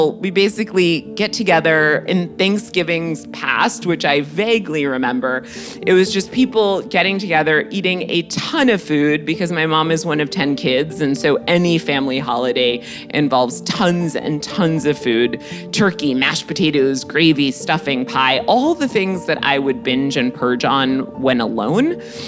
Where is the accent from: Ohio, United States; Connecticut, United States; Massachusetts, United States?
Connecticut, United States; Greenwich; which is pretty different than my background growing up in Greenwich, Connecticut.